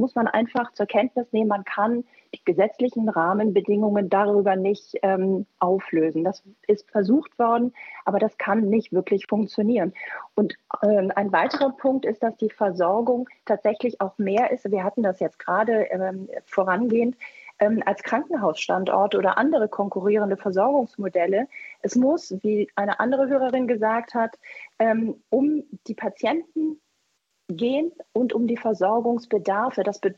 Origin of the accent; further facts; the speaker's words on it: Berlin, Germany; now in Nuremberg, Germany; Ich komme aus Berlin